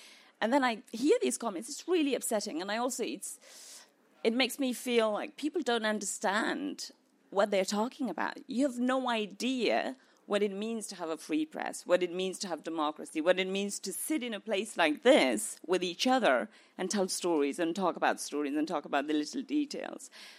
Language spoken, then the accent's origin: English; Afghanistan; growing up in Afghanistan under the first Taliban regime, we didn't have anything